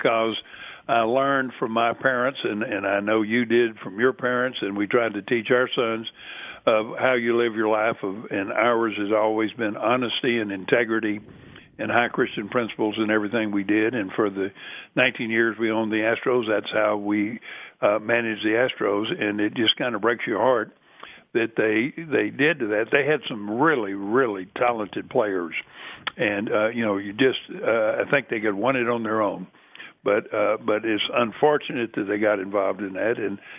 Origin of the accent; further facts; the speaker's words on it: Cameron, Texas, United States; also born or lived in East Lansing, Michigan; Well, I grew up in Cameron, Texas, which is about 50 miles south of Waco, and I grew up there, had two older sisters, and then I lived there until I went to Baylor